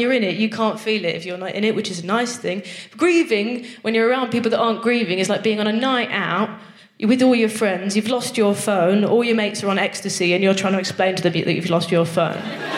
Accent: Nottingham, East Midlands, United Kingdom; I'm not even northern. I'm from Nottingham, but I think that's north enough to be too northern for therapy.

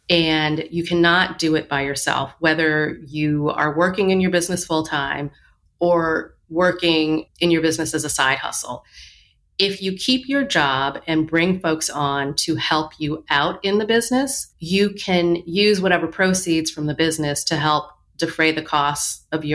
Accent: Michigan, United States; I grew up in Michigan. It was freezing cold.

